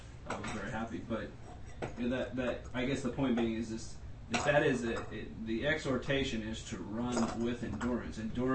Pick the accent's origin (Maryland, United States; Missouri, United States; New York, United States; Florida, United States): Missouri, United States; we're way out on the golf course back in my hometown. One time we're back in Missouri, and the golf cart breaks down.